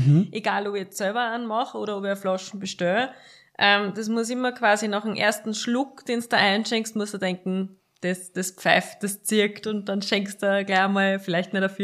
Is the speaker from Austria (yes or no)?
yes; Stützenhofen, Lower Austria, Austria; Ich bin ja gebürtige Weinviertlerin aus Stützenhofen. Das ist dort, wo eigentlich Österreich zu Ende ist, an der tschechischen Grenze, aber es ist eine unglaublich schöne Gegend